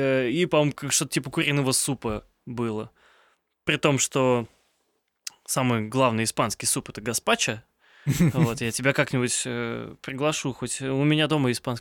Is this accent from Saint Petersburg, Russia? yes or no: no; Moscow, Russia; я, конечно, москвич зажравшийся.